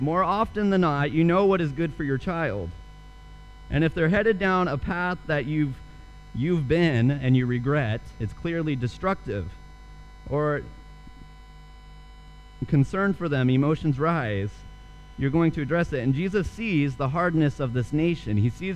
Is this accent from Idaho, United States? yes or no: yes; Idaho, United States; I'm from Idaho. It's a beautiful state, lovely place to live, lovely place to visit.